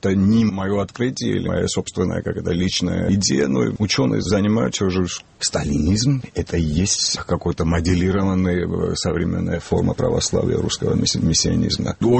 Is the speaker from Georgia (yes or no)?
yes; Georgia; я как грузин буду о грузинах говорить